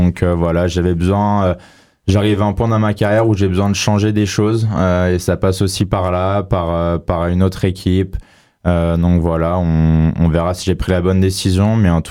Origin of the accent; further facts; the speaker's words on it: Montluçon, Auvergne-Rhône-Alpes, France; born there; Je suis né à Montluçon.